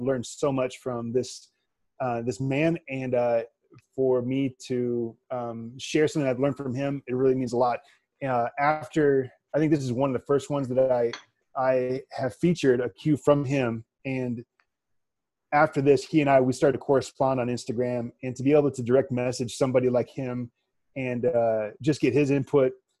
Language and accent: English; Indiana, United States; I grew up in Indiana, and when you're tall and you live in Indiana, that's what you do.